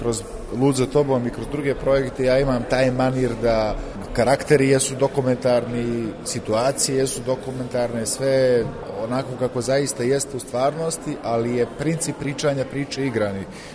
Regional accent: Podgorica, Montenegro; Ja dolazim iz Podgorice

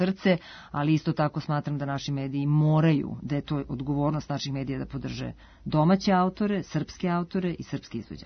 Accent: Serbia; accent: ekavian; Ja sam odrasla u Jugoslaviji, u zemlji bratstva, jedinstva i ljubavi

